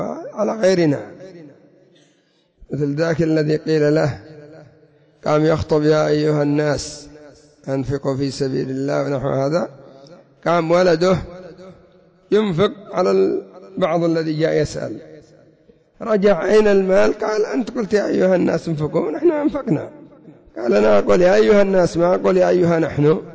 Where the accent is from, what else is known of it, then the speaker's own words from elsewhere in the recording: Yemen; كم عندنا في اليمن جامعات